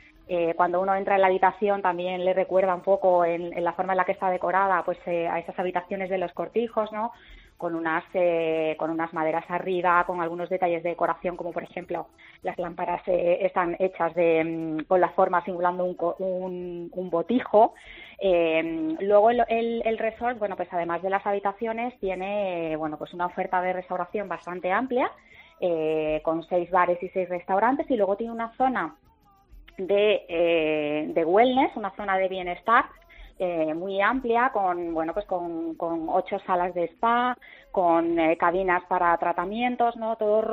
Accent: Andalusia, Spain; Yo como andaluza entiendo muy bien ese concepto

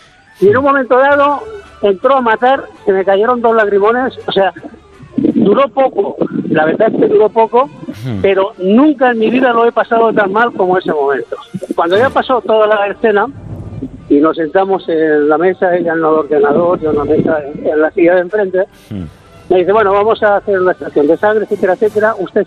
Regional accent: Villarrobledo, Castilla-La Mancha, Spain; Yo soy de Villarrobledo.

